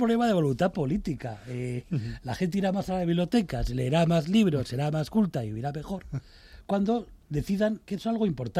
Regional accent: León, Castile and León, Spain; now in Madrid, Spain; Yo que soy de León … recuerdo cuando yo vine de León

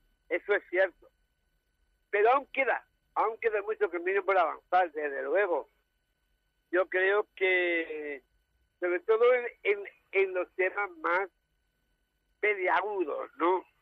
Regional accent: Málaga, Andalusia, Spain; como buen malagueño que soy, aficionado al Málaga

